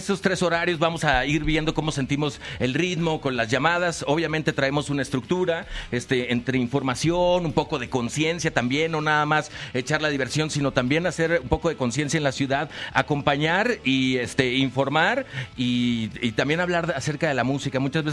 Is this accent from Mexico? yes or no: yes; Sonora, Mexico; Yo soy de Sonora, nacido en Sonora.